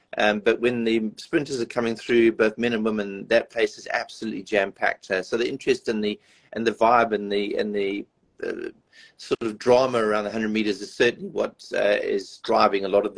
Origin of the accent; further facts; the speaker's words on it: South Africa; as a South African watching it, it's quite emotional